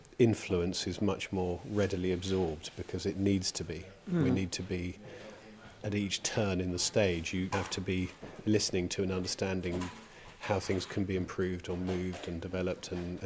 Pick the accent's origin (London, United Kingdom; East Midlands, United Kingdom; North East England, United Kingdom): East Midlands, United Kingdom; because we grew up near Northampton